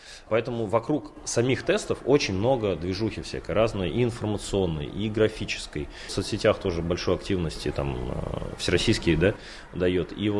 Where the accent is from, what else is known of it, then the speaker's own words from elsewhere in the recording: Russia; И тем более я родился в Приморском районе, живу тут всю жизнь.